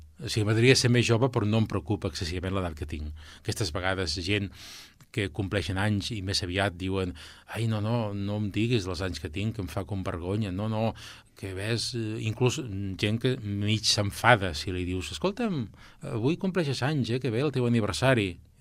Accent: Barcelona, Catalonia, Spain; born there; jo vaig néixer a Barcelona i m'he casat aquí a Castellà amb la Concepció Costa.

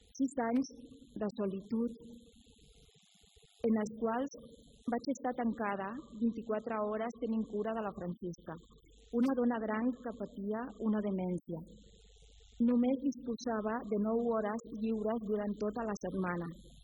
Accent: Honduras; now in Barcelona, Spain; La meva infantesa a Hondures no va ser fàcil.

